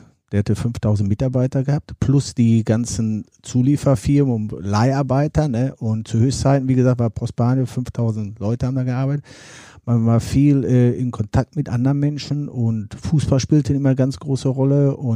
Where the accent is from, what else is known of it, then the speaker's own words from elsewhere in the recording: Herne, North Rhine-Westphalia, Germany; Mein Vater war Bergmann gewesen. Ich komme aus einer Bergbaukolonie aus Wanne-Eickel in Bickern